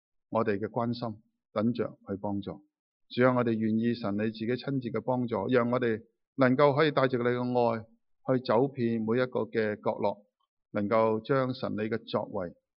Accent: China; 你想想我们中国人为什么今天你可以坐在这里

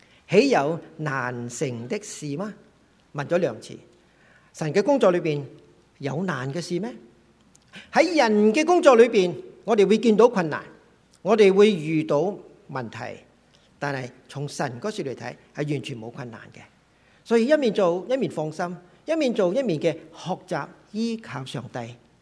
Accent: China; now in Canada; 我是个中国人在加拿大这个地方

